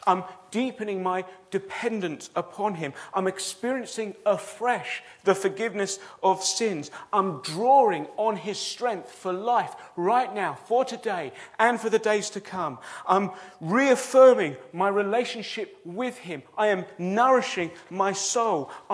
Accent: United Kingdom; we drink the cup of tea because we're British, and we

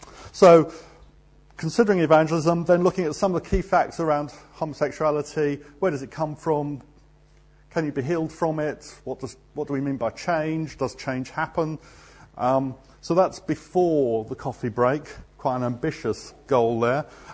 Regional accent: Guildford, South East England, United Kingdom; I come from Guildford, so everything else in the... It's past the Thames and onwards.

